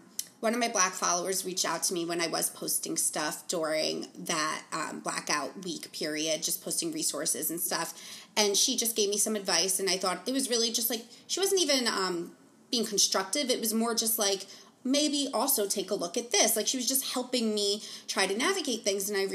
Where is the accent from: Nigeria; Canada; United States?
United States; New Jersey; now in Manhattan, United States; I grew up in New Jersey, very Italian, everyone's white, yeah, like in, yeah, the town that I came from. But through living in Manhattan for the past 7 years